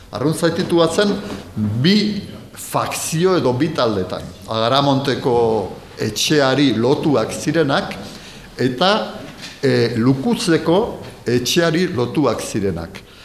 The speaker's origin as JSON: {"language": "Basque", "town": "Pamplona", "region": "Navarre", "country": "Spain", "said": "zera Iruñekoa naiz, bai, pixuat, Iruñekoa naiz"}